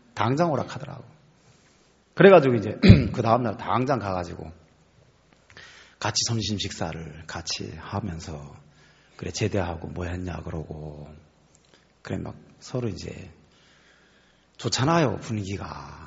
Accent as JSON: {"language": "Korean", "town": "Cheongju", "region": "North Chungcheong", "country": "South Korea", "said": "저도 청주 사람이고 그 소대장도 청주 사람이에요"}